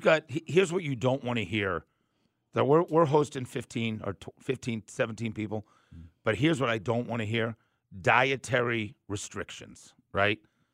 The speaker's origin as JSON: {"language": "English", "town": "Atlanta", "region": "Georgia", "country": "United States", "tie": "born or raised there", "said": "I do want to talk about a great Thanksgiving tradition that proves that Atlanta not only is my hometown, but Atlanta's what I'm made of, right?"}